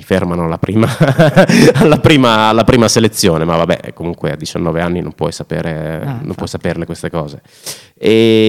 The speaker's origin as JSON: {"language": "Italian", "town": "Sasso Marconi", "region": "Emilia-Romagna", "country": "Italy", "tie": "born or raised there", "also_born_or_lived": "Bologna", "said": "io sono nato a Bologna, ho sempre vissuto, sono cresciuto a Sasso Marconi e quindi sono stato lì da quelle parti, sono cresciuto da quelle parti, le scuole le ho fatte lì."}